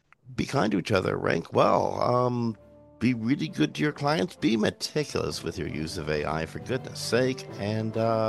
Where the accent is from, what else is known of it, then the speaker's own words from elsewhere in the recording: Canada; my experience growing up in Canada